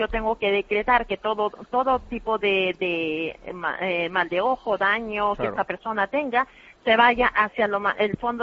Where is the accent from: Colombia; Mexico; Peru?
Peru; Yo soy de Perú y en la zona andina nosotros vemos que el mal de ojo solamente lo transmite la mujer.